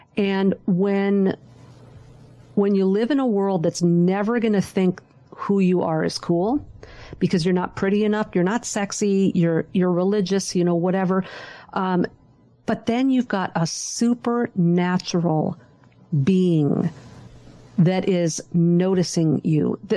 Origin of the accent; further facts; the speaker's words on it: Minnesota, United States; You know, I'm from Minnesota. We put you down to the one syllable.